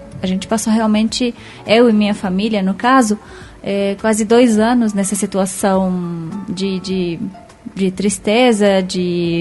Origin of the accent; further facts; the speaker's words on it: Aleppo, Aleppo Governorate, Syria; Portuguese is a second language; moved away; Eu sou da Síria, eu sou de Alepo, em específico, uma cidade que virou famosa por causa da guerra, por causa da destruição.